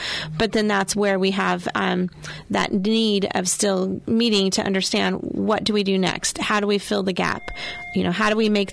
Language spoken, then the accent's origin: English; Washington, United States; we are from the Grays Harbor County area. Rain doesn't hurt us.